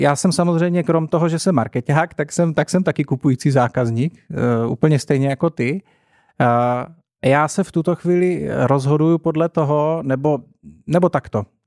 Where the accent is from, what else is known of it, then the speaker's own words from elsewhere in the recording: Brno, South Moravian Region, Czechia; z Brna a zavolají mě jednou za 2 měsíce třeba